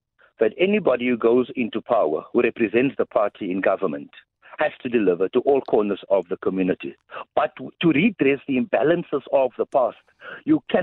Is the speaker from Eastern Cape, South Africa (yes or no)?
yes; Port Elizabeth, Eastern Cape, South Africa; I am from Nelson Mandela, but I'm born in Port Elizabeth. My family lives there.